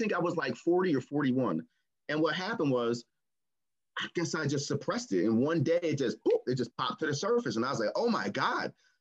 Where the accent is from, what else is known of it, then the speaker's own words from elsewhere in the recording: New Jersey, United States; I'm from New Jersey, but my grandma lived in Missouri, Haytown, Missouri